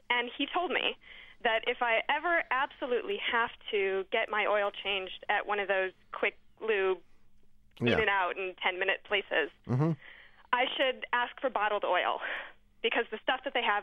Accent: San Francisco, California, United States; San Francisco.

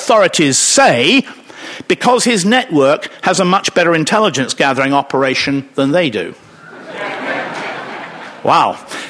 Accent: United Kingdom; And I, being a Brit, of course, I said

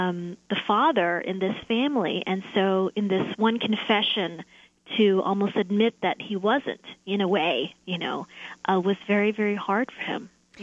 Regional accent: United States; I grew up in America with all of the opportunities and the privileges that come with that.

